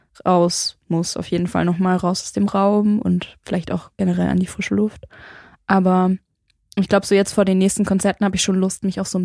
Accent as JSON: {"language": "German", "town": "Gotha", "region": "Thuringia", "country": "Germany", "said": "Aus Thüringen."}